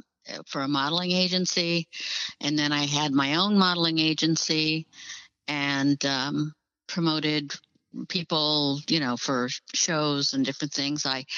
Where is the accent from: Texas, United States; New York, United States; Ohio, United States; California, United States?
Ohio, United States; Toledo; moved away as an adult; I grew up in Toledo, in and around Toledo, Ohio. And then I left when I got married.